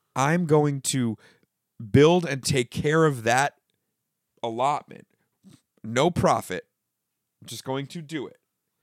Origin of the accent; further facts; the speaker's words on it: New York City, New York, United States; Like I grew up in Stuyvesant Town, which is a low income housing.